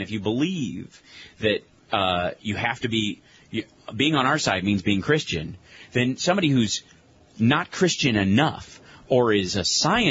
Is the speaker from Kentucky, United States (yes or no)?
yes; Kentucky, United States; Yeah, I think there's a couple of belief systems in the South, and I grew up in Kentucky, and one of them is ignorance equals innocence.